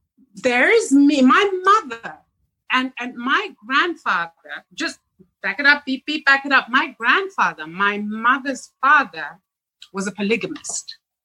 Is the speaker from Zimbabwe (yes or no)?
yes; Zimbabwe; Well, I'm sure people can tell by my accent that I am not American. I grew up in Zimbabwe. I was born and raised in Zimbabwe.